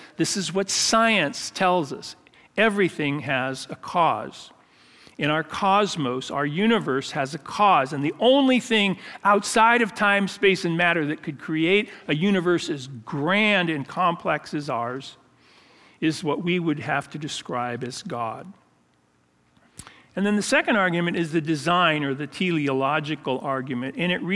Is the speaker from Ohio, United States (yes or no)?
no; Downey, California, United States; born there; But is it true that I was born in Downey, California? Yes.